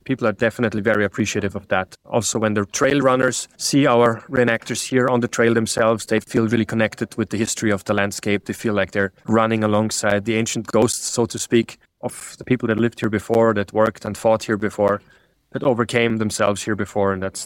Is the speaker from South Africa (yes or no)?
no; Austria; Although I'm from Austria and not from a country that's traditionally associated with lower prices.